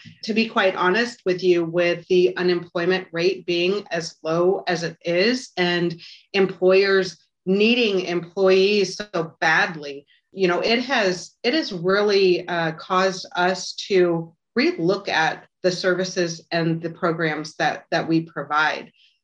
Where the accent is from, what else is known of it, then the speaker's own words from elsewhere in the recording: Omaha, Nebraska, United States; I was born and raised in South Omaha, so I've been here my entire life.